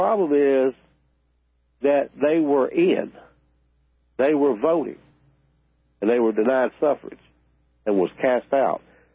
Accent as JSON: {"language": "English", "region": "South Carolina", "country": "United States", "said": "In other words, where I'm from South Carolina."}